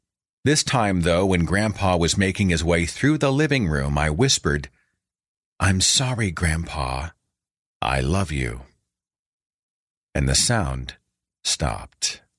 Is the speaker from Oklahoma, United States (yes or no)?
yes; Tulsa, Oklahoma, United States; There's a Crybaby Creek, I think, about an hour north of my hometown of Tulsa